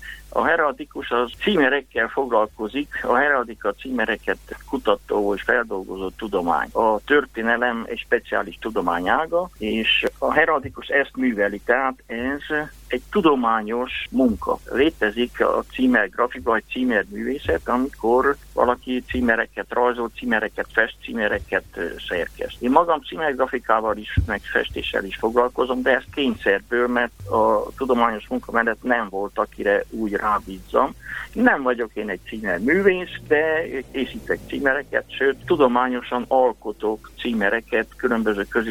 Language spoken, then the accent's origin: Hungarian; Mădăraș, Mureș County, Romania; a szülőfalum Mezőmadaras